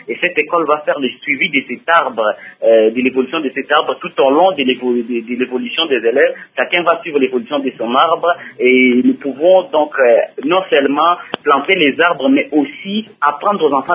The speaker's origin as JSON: {"language": "French", "town": "Isiro", "region": "Haut-Uélé", "country": "DR Congo", "said": "je suis à Kinshasa, il y a certains qui questionnent. Mais je suis plutôt d'Isiro. Le plus souvent, j'ai réagi à partir d'Isiro."}